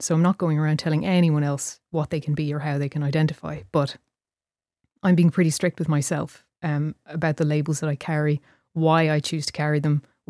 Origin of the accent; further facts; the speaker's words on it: Ireland; you know, I'm Irish like you. And there was something about it that, I mean, I suppose maybe the Irish educational system doesn't necessarily help, because that was in and around the age where we were starting to learn about colonialism